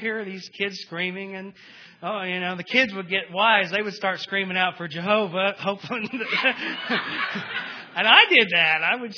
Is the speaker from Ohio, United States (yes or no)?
yes; Dayton, Ohio, United States; born there; I was born in 1970 in Dayton, Ohio.